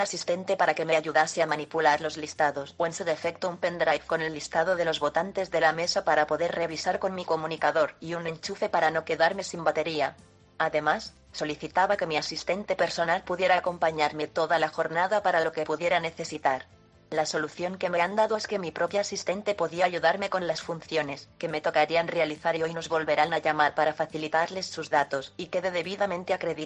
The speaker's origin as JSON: {"language": "Spanish", "country": "Spain", "said": "mi obligación y derecho como ciudadana española"}